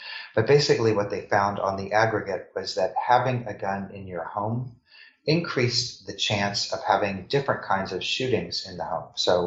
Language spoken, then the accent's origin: English; Missouri, United States; I remember growing up in Missouri